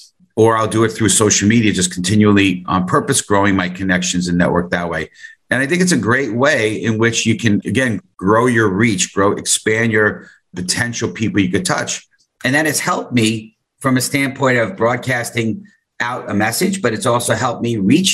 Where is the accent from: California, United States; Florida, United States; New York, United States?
New York, United States; Bronx; My background, born and raised in the Bronx.